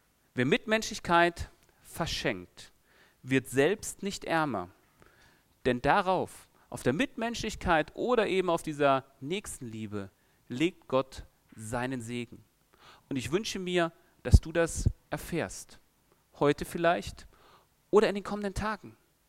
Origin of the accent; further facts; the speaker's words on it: Cologne, North Rhine-Westphalia, Germany; Als Kölner gibt es diese schöne Band